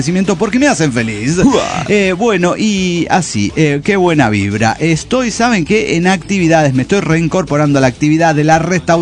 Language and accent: Spanish; Lima, Peru; de Lima, Perú.